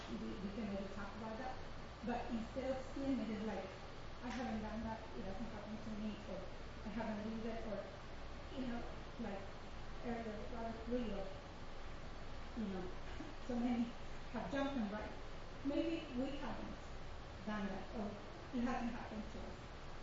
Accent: San Diego, California, United States; I grew up in Southeast San Diego, and First Mosque was a Black Baptist church

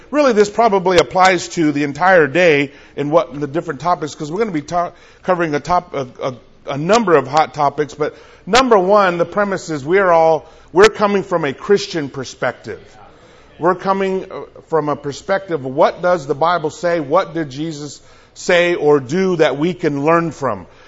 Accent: California, United States; I grew up bouncing around California. My parents were migrant workers when they came to the United States, so I grew up bouncing around, moving from city to city.

